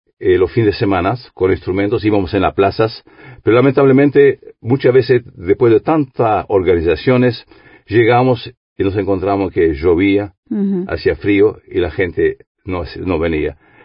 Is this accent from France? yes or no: yes; France; now in Uruguay; Aunque yo soy francés, digo en nuestro país, porque soy más uruguayo que francés.